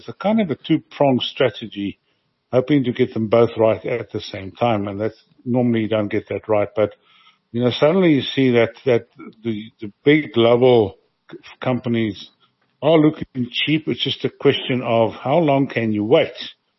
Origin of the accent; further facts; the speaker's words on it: South Africa; So it's very difficult being a South African investment advisor